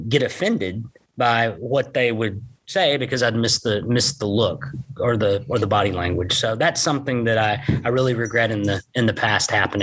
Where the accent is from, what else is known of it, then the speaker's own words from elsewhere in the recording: Gainesville, Texas, United States; he and I were born next door to each other, 6 weeks apart. I mentioned I went to boarding school. We grew up here in Gainesville, Texas together, went to boarding school together.